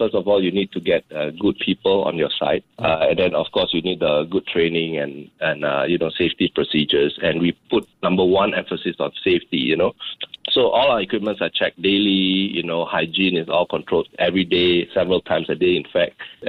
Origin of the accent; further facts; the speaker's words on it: Indonesia; So growing up in Indonesia at that time